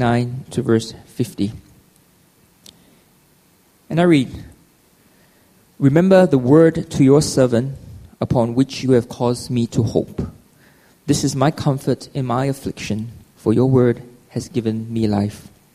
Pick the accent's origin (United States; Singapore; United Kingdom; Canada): Singapore; also born or lived in Australia; now in Hong Kong, China; I'm not from Hong Kong. I will probably classify myself as Singaporean Australian. And there was a time in my life around 4 years ago where I was out of a job here in Hong Kong.